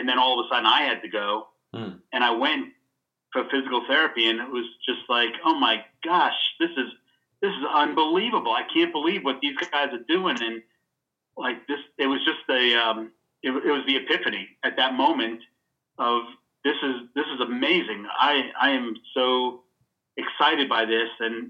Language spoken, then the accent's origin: English; New York, United States; Growing up in New York was the mecca of the universe, and I'm a New Yorker at heart, and people who drive with me will confirm that I am a New Yorker.